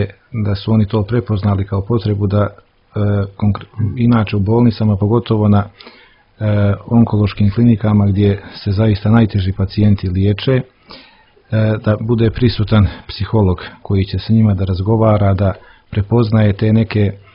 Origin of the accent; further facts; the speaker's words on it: Montenegro; nažalost to kod nas u Crnoj Gori još možda nije